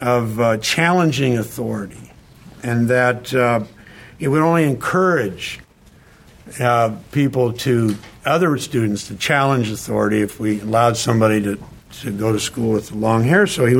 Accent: Fairbanks, Alaska, United States; This happened when I was in Fairbanks. I grew up in Fairbanks.

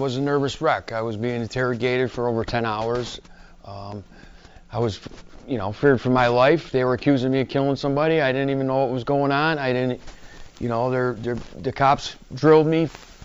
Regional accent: Marcy, New York, United States; I'm from New York State, upstate New York. Not New York City. I'm from a small town in near Utica, New York. Quite a ways from here.

